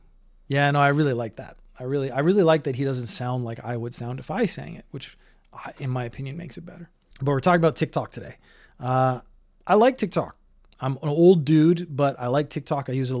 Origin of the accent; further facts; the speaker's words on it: Canada; now in Japan; I'm Canadian. I'm actually from a socialist republic, which means social services are inherently a part of the political system where I come from. I live in Japan